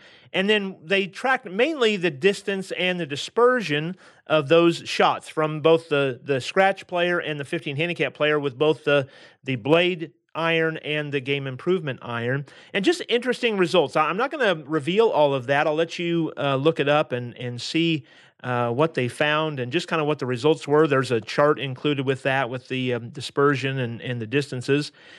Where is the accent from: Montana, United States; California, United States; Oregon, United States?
Oregon, United States; I'm from Southern Oregon originally